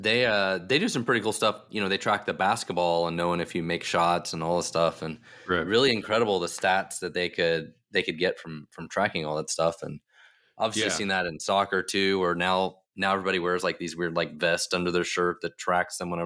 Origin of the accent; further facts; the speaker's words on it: Kansas City, United States; I'm from Kansas City, right?